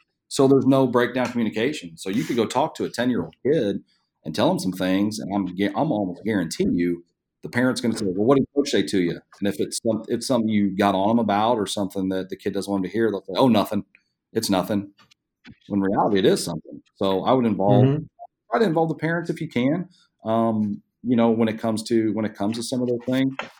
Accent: Oklahoma, United States; Heck, Pete, I grew up in Central Oklahoma, cornfields, and you grew up in Chicago.

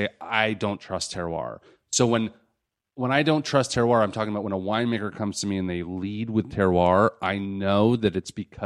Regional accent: Los Angeles, California, United States; born there; I was born in Los Angeles. Where I was born determined certain things about me.

